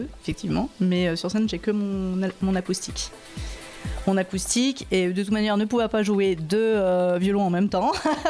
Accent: Auvergne-Rhône-Alpes, France; Sud de Lyon, en dessous de Vienne.

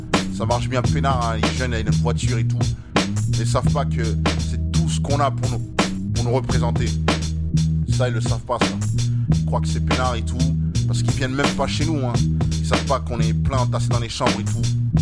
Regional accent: Paris, Île-de-France, France; Moi, je viens de Paris, hein? Je viens de Paris, je suis arrivé dans le 19, dans ma tête, j'avais 5 piges et j'en ai 23

